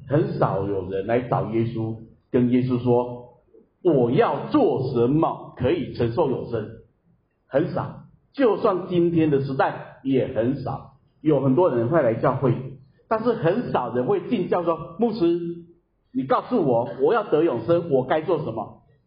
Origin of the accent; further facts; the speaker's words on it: Taiwan; 我们今天我们台湾人常说的比登天还难的意思